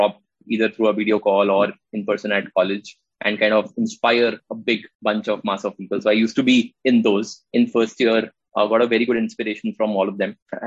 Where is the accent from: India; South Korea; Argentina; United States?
India; Lucknow, Uttar Pradesh; also born or lived in Delhi; So I was born in Lucknow, lived there for a good chunk of my life. Most of my schooling, etc., was from Lucknow. Then towards the end of my schooling, last couple of years, just moved to Delhi, lived there for a while.